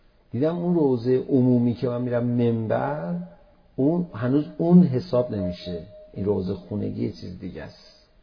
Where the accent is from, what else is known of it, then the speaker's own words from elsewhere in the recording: Iran; تشخیص داده بود ما ایرانی هستیم